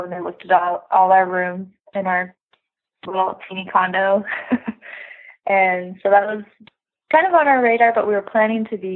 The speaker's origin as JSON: {"language": "English", "region": "Utah", "country": "United States", "tie": "born or raised there", "also_born_or_lived": "Atlanta", "moved": "as an adult", "said": "So we grew up in Utah. We got married in Utah, and then we moved to Atlanta pretty quickly for stuff to do grad school. And that's where we lived for 2 years."}